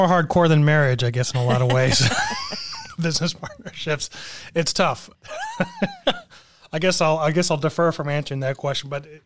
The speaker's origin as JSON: {"language": "English", "town": "Dallas", "region": "Texas", "country": "United States", "tie": "born or raised there", "also_born_or_lived": "Michigan", "said": "And then you know, I grew up in the Dallas area from when I was very young. I lived next to the old Texas Stadium."}